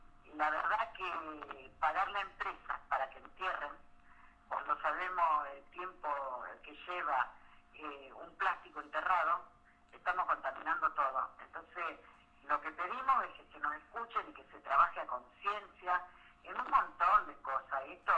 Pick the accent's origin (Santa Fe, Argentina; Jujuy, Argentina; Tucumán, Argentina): Santa Fe, Argentina; Rosario; Rosario me toca porque soy de Rosario